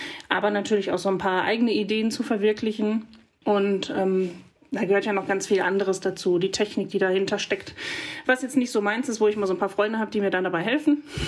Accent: North Rhine-Westphalia, Germany; Weil das ein Teil meiner Heimat ist und ich diese Strecke hier auch noch mit dem Museumszug nachfahren kann und das unheimlich gerne mache. Das verbindet tatsächlich was das Ruhrgebiet ausmacht

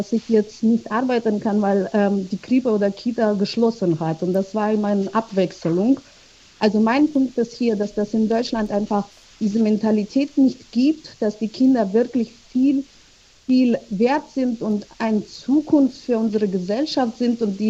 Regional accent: Georgia; German is a second language; ich komme selber zum Beispiel aus Georgien und Deutsch ist nicht meine Muttersprache.

